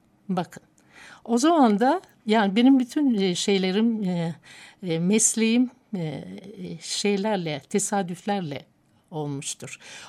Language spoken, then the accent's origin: Turkish; Bursa, Turkey; also born or lived in Gaziantep / Urfa / Mersin / Ardahan; Babam emniyet görevlisiydi, polisti. Çeşitli şehirleri dolaşarak Urfa, Mersin, Ardahan çeşitli yerleri dolaşarak gene görevli olduğu için Bursa'ya geldik en son. Ve de Bursa'da yerleştik.